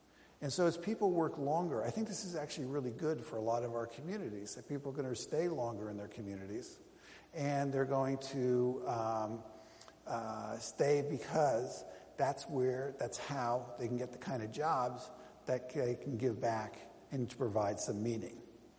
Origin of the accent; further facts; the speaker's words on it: Minnesota, United States; particularly like I'm from Minnesota, right?